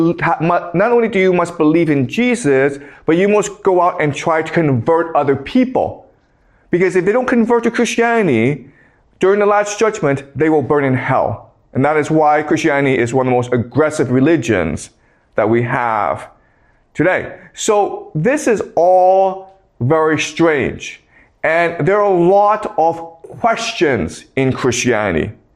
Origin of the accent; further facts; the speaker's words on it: Canada; also born or lived in United States; And as you know, I grew up in Canada and I studied in the United States.